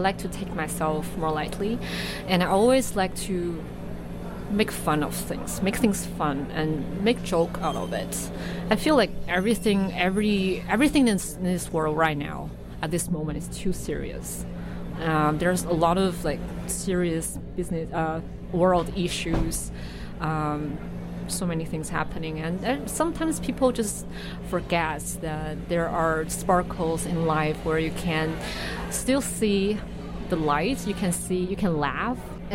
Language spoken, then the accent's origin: English; Beijing, China; English is a second language; moved away as an adult; now in Vancouver, Canada; I came here from Beijing. I grew up there. And before I came to Vancouver, I've always been in Beijing.